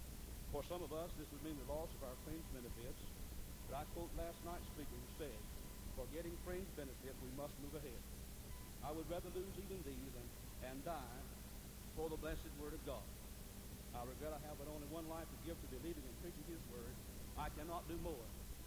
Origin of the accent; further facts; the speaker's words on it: Florida, United States; I'm from Florida.